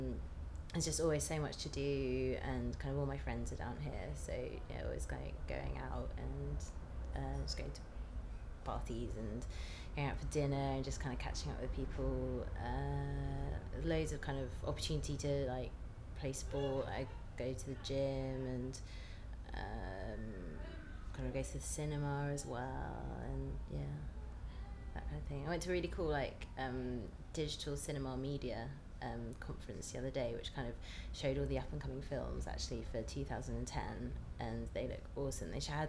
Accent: Letchworth, East of England, United Kingdom; now in London, United Kingdom; I grew up in Letchworth, which is the first garden city in the world. As the first roundabout in the world as well, and I went to school in Bedford, but now I live in Highbury in Islington, but yeah, so I work in London.

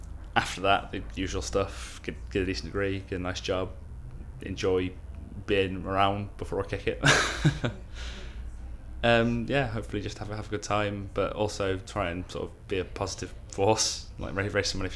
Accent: Nuneaton, West Midlands, United Kingdom; It's a town called Neneson near Birmingham. It's not the best place ever, but it's not terrible. I mean, it could have worse places to grow up in. It's leafy, suburby, bit naff

